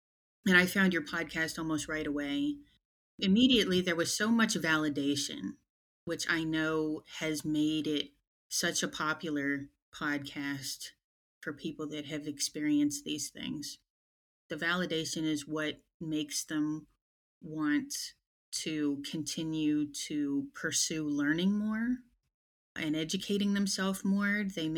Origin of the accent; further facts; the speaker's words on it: Long Beach, California, United States; born there; I was born in Long Beach, California, in a military hospital. I spent a lot of time in California.